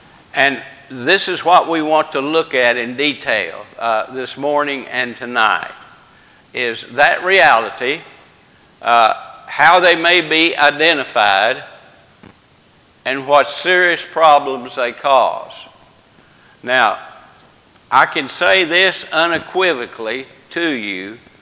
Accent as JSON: {"language": "English", "town": "Brookport", "region": "Illinois", "country": "United States", "tie": "born or raised there", "said": "As I was growing up in Brookport, Illinois, which is a thriving metropolitan center of the universe"}